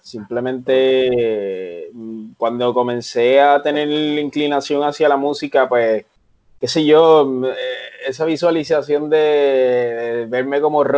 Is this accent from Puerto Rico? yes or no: yes; Bayamón, Puerto Rico; now in San Juan, Puerto Rico; originalmente soy de Bayamón, nací en Bayamón, pero ahora mismo vivo en San Juan.